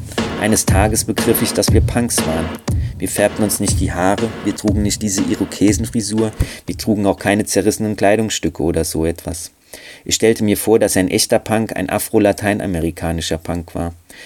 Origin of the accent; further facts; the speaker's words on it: Nova Iguaçu, Rio de Janeiro, Brazil; moved away; deshalb bin ich letztendlich auch aus Nova Iguazu geflohen. Meine Heimatstadt hat ernsthafte Probleme.